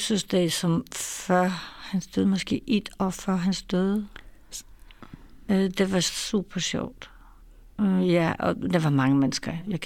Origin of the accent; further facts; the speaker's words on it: Poland; Danish is a second language; now in Denmark; jeg er stadigvæk en polak, som bor i Danmark, den faktum giver helt en status i den land, som du er ikke født